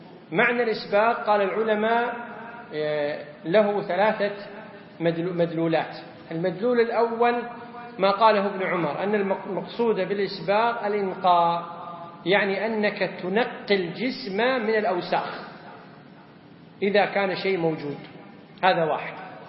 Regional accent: Kuwait; ولذلك نجد أكثر المواضع الحمد لله عندنا في الكويت فيه مقاعد للجلوس

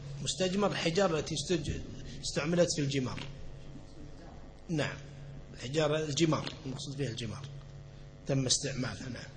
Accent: Kuwait; عندنا في الكويت

